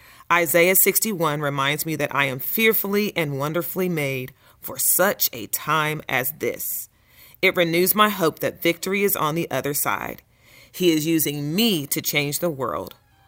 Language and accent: English; Texas, United States; now in New Orleans, United States; I am from, or I live in New Orleans, Louisiana. I was born and raised in Texas, but I moved out here with my parents because they're in oil.